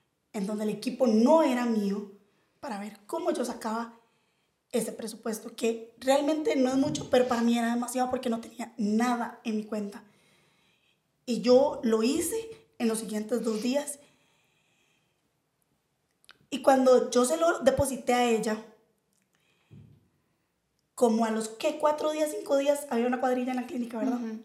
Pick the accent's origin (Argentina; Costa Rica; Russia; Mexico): Costa Rica; Guanacaste; Yo soy de Guanacaste.